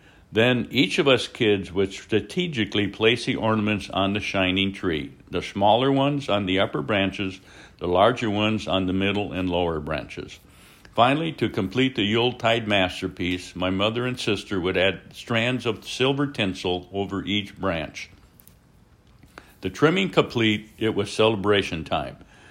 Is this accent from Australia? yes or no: no; Wisconsin, United States; fond memories of the Christmases of my youth growing up in North Central Wisconsin.